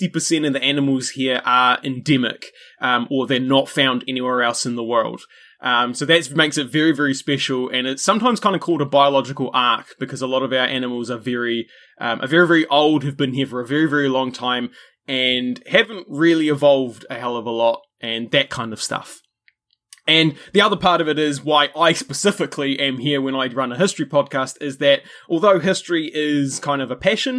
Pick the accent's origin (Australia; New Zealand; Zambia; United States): New Zealand; a chronological narrative retelling of the history of Aotearoa New Zealand, which by, you know, my accent and stuff, you probably gathered that's where I'm from.